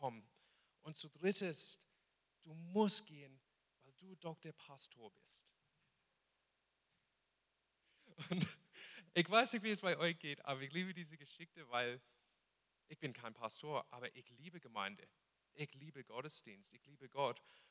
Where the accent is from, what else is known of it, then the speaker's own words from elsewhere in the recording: Australia; German is a second language; now in Stuttgart, Germany; Genau, ich komme aus Australien. Meine Frau und ich sind ziemlich neu hier in Stuttgart